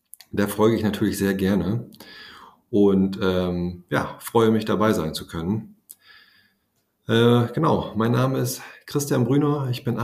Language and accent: German; Georgsmarienhütte, Lower Saxony, Germany; ich bin für ein Studium auch schon mal rausgekommen und da war es auch ehrlich gesagt gar nicht so ganz klar immer, ob man wirklich zurückkommt nach Georgsmarienhütte.